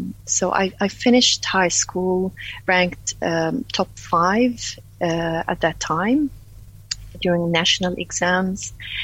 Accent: Palestine; now in Dunedin, New Zealand; And I am Palestinian from Palestine. And currently living in Otipoti, in New Zealand, Dunedin, New Zealand.

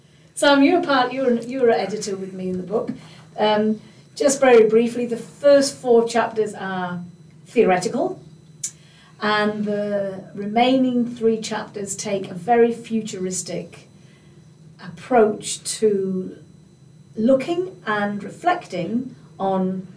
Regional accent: Holyhead, Wales, United Kingdom; And, of course, I am from Holyhead.

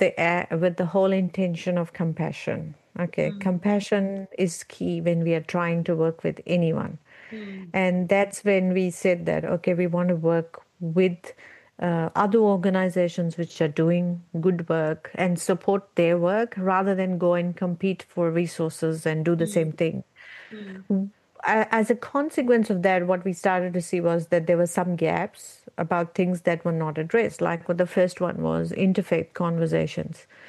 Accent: India; now in New Zealand; we come from India, which was a colonized nation for about 200 years.

